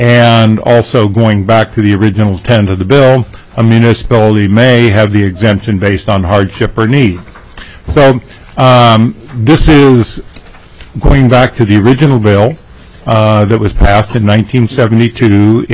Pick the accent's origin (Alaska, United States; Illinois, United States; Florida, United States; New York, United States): Alaska, United States; I'm from the Kenai Peninsula Borough.